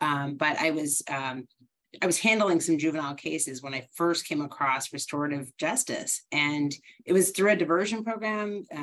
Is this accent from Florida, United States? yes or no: no; Alaska, United States; now in Nebraska, United States; I am based in Nebraska right now. I'm originally from Alaska, so I always have this kind of yearning for mountains and water that doesn't always get fulfilled here.